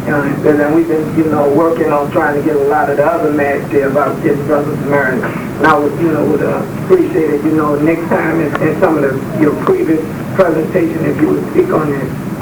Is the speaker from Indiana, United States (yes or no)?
no; Baton Rouge, Louisiana, United States; but I'm from the Baton Rouge community.